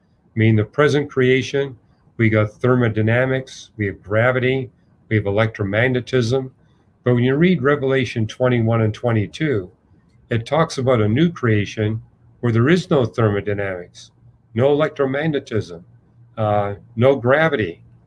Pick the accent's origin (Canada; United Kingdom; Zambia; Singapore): Canada; now in United States; I said, well, I'm not German. I'm from Canada, now living in the United States.